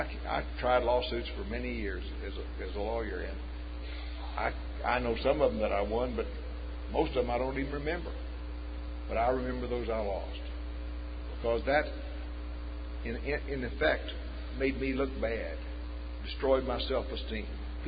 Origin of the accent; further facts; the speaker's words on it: Texas, United States; I'm from West Texas. Men from West Texas are not fearful.